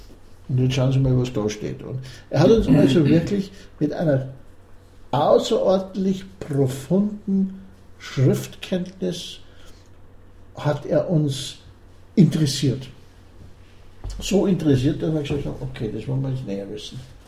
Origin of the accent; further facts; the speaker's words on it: Munich, Bavaria, Germany; wir sind beide Münchner. In München geboren, in München aufgewachsen, in München gelebt. Unser ganzer Lebenskreis war in einer Großstadt.